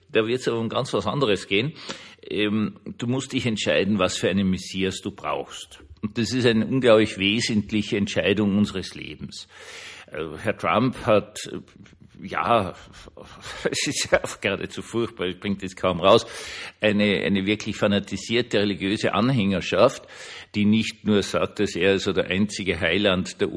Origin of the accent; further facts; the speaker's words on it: Vienna, Austria; als Wiener